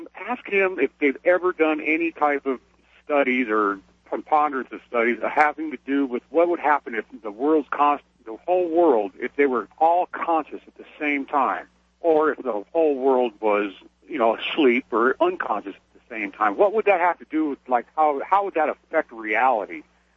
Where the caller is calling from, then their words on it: Mesa, Arizona, United States; I'm calling from Mesa.